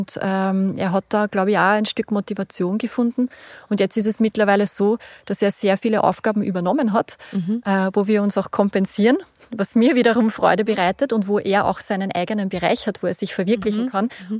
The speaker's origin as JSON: {"language": "German", "country": "Austria", "said": "Wir sind ja doch als Österreicher sehr patriotisch. Wir haben sehr viele Traditionen, wir haben sehr viele Bräuche."}